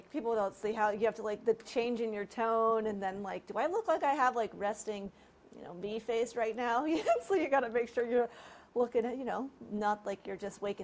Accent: San Diego, California, United States; So I grew up in San Diego, California.

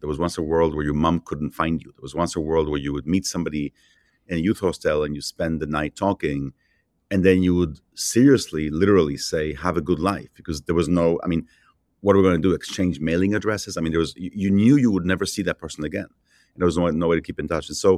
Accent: Mexico; also born or lived in Jerusalem, Israel / Peru; and then we went to Mexico. And I spent, basically, I was in Mexico from second grade through ninth grade. My whole childhood, essentially, was in Mexico City.

